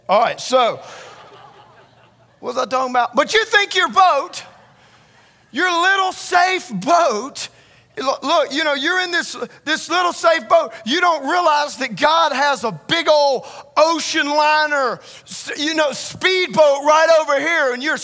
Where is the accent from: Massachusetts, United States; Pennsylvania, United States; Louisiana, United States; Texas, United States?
Louisiana, United States; I'm from Louisiana, I'm sorry.